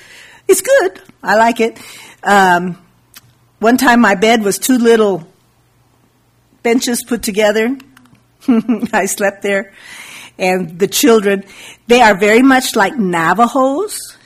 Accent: Colorado, United States; I'm from Colorado. Colorado is my where I grew up. And it's high and it's dry and it's cold.

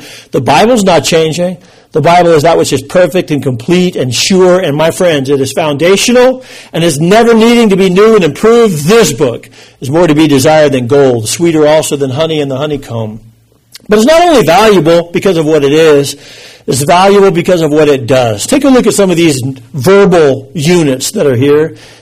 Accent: Colorado Springs, Colorado, United States; I was so grateful to get back to Colorado Springs. I could live in my hometown, be in my home church area.

